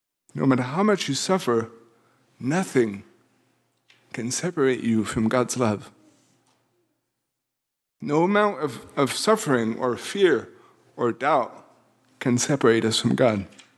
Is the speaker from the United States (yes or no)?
no; France; I come from France. The big tradition in France for Christmas is to have a nativity scene.